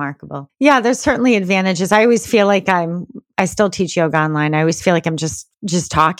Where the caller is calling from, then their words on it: Cape Cod, Massachusetts, United States; Cape Cod, Massachusetts.